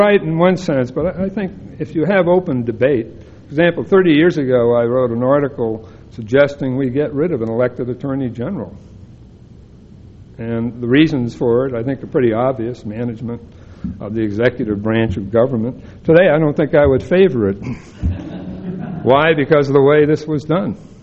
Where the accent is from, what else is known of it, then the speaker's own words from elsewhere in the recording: Boston, Massachusetts, United States; I'm Irish. I'm from Boston. I know how to play politics.